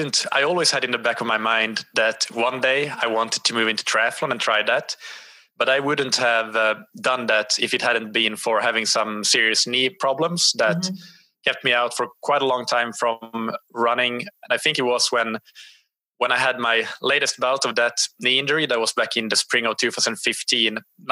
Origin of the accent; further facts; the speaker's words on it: Finland; first language Swedish; English is a second language; now in Lisbon, Portugal; So I am Finnish. I grew up in Finland, but in a Swedish-speaking part of Finland. So Swedish is my first language, English is my second, and Finnish is only my third language.